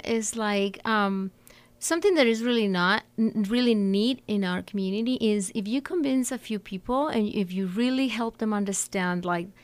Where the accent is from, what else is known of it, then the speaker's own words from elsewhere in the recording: Mexico; I think in regards to Mexico, I'm from Mexico